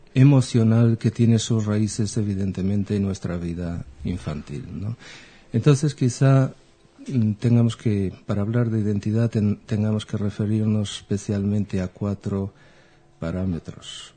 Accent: Israel; accent: strange mix; moved away as an adult; also born or lived in Lisbon, Portugal; now in Madrid, Spain; mi acento es una mezcla rara, porque yo nací en Lisboa, concretamente en el año 59, y la adolescencia la pasé en Israel, donde cursé mis estudios de bachillerato, y desde entonces vivo en Madrid, desde el 78

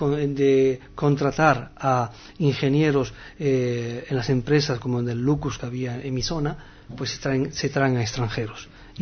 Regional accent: Morocco

